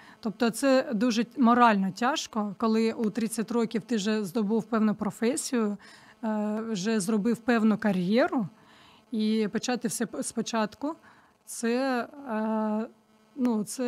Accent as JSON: {"language": "Ukrainian", "region": "Donetsk Oblast", "country": "Ukraine", "tie": "born or raised there", "said": "я сама родом з Донецької області"}